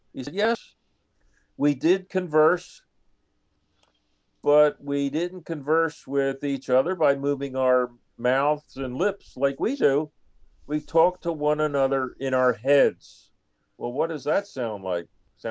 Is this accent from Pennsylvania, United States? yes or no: yes; Philadelphia, Pennsylvania, United States; Now, I'm born and raised in Philadelphia, an eastern city